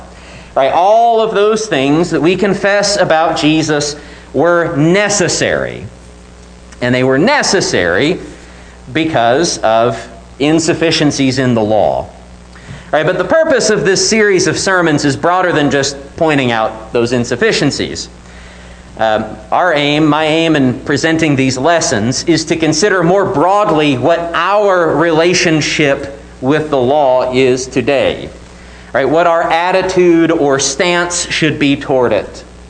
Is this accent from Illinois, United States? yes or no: yes; Illinois, United States; at least in Southern Illinois where I grew up